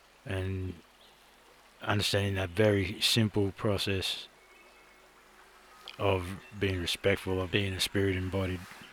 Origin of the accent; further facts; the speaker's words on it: New South Wales, Australia; I'm from the Gitabal and Ngarrukul people of the Northern Rivers. So it's around Mount Lindsay and Mount Warning, Mulumbini, Momali and Jargonbunj.